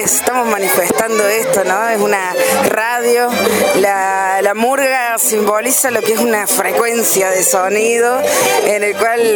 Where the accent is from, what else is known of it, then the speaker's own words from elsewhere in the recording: Córdoba, Argentina; Somos del Valle de Punilla.